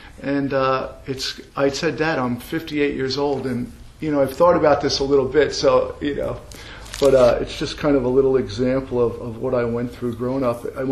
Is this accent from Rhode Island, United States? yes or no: no; New Jersey, United States; I grew up in New Jersey. I'm the oldest of four kids.